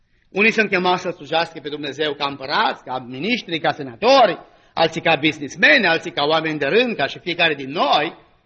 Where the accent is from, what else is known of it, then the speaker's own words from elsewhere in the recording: Brebi, Sălaj County, Romania; now in New York, United States; veneam de la Zalău spre Brebi, spre satul meu și parcă n-am mai văzut în viața mea atâtea stele. Și mi s-a părut așa de frumos cerul și am zis, măi, la New York ori n-avem vreme să-l vedem